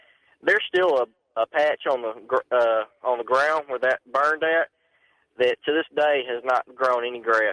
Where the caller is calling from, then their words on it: Texas, United States; I'm calling from Texas.